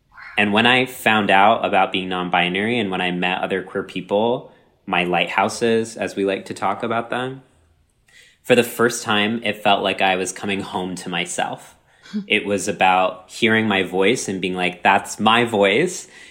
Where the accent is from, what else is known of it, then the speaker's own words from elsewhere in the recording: Texas, United States; My entire life growing up in Texas, I was disassociated.